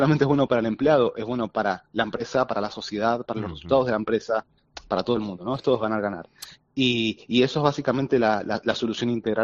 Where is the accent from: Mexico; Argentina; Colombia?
Argentina; moved away as an adult; now in Spain; Yo, como mi acento lo acusa, no soy andaluz ni gallego. ¿Y por qué estoy en el polo? Porque cuando dejé Argentina con el afán de emprender